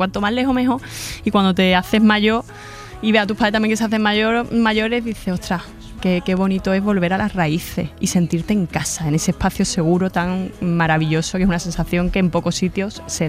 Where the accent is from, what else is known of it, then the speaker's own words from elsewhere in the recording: Chiclana de la Frontera, Andalusia, Spain; Yo soy de Chiclana de la Frontera.